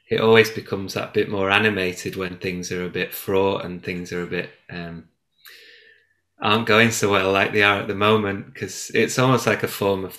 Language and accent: English; Chorley, North West England, United Kingdom; Well, I grew up in Chorley in Lancashire.